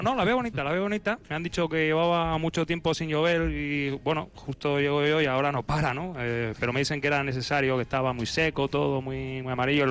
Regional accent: Badalona, Catalonia, Spain; born there; yo nací en Badalona, pero soy nacionalizado dominicano

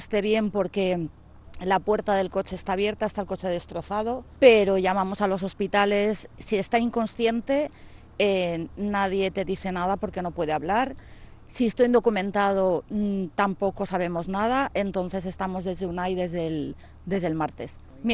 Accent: Alaquàs, Valencian Community, Spain; soy de Alacuas y tengo un hermano desaparecido desde el martes.

